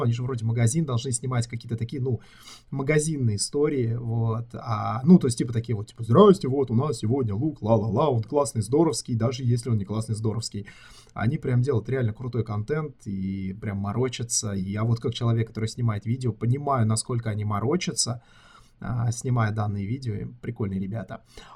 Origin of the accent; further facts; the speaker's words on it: Saint Petersburg, Russia; я как питерский